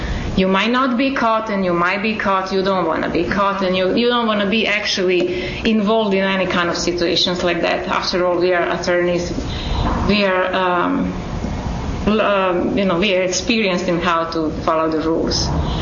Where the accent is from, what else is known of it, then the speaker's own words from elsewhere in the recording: Serbia; Originally, I'm from Serbia